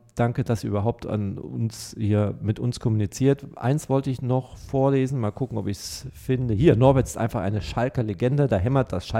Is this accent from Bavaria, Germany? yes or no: no; Saxony, Germany; Also ich bin Ossi